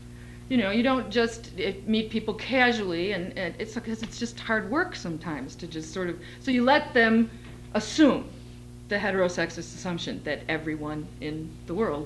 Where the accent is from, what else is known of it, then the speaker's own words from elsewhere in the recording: Chicago, Illinois, United States; I'm a white woman of Polish extraction, working class background, born and raised in Chicago.